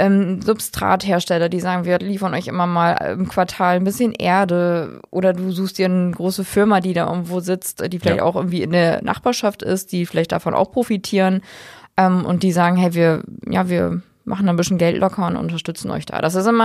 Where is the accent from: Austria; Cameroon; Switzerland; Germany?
Germany; Northwest Germany; wir kommen ja nun jetzt aus dem Nordwesten